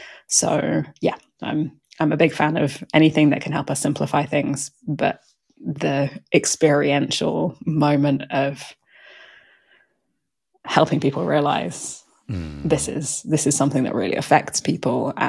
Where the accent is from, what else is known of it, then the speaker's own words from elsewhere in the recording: United Kingdom; I'm a Brit, so I'm very used to using very flowery language